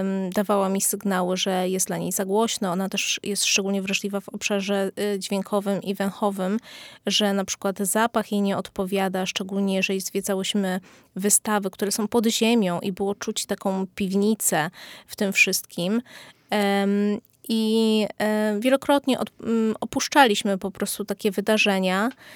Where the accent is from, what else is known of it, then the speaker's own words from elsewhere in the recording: Subcarpathian Voivodeship, Poland; now in Kraków, Poland; bo pochodzę po prostu z małej bieszczadzkiej wioski i dopiero zaczęłam chłonąć tą kulturę tutaj w Krakowie na studiach, więc późno.